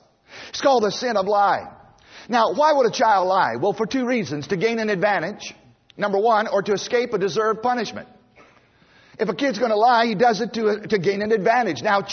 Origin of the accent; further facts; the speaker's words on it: Virginia, United States; Now, my brother and I, we grew up in Southside, Virginia on a farm, and we raised our own potatoes.